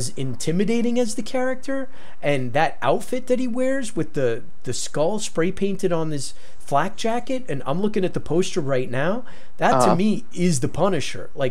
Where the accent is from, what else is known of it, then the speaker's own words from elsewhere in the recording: New York City, New York, United States; growing up in New York City, in and around New York City, seeing, like, the dirty subways, seeing, you know, growing up in that 70s sort of New York where you didn't feel safe on the subway.